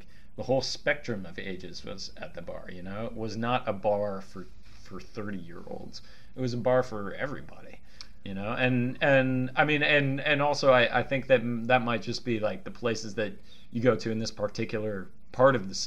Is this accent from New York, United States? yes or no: no; California, United States; I grew up, you know, I grew up in the Bay Area.